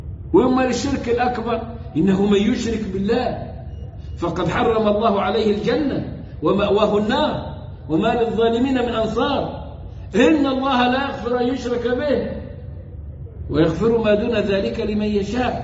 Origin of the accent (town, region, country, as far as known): Egypt